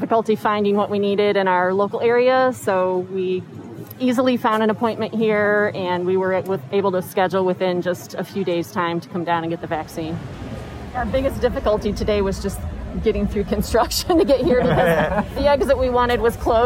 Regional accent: Rochester Hills, Michigan, United States; We're from Rochester Hills, Michigan, and we drove here to get the J&J vaccine.

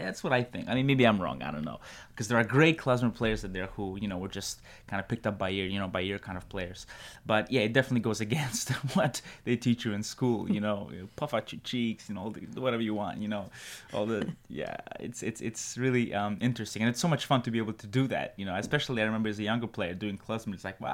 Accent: New York, United States; I grew up in New York, so I really do feel like I'm a New Yorker.

